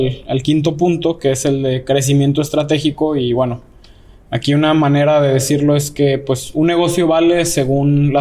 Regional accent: Mexico; como mexicanos, siempre soñamos y lo hemos hablado desde siempre en ir a hacer negocios a Estados Unidos, ganar dólares.

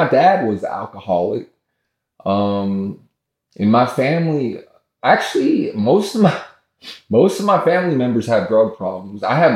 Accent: Baton Rouge, Louisiana, United States; So first of all, I grew up in Baton Rouge, Louisiana. I was the only yellow person, you know, probably in 1,000-mile radius.

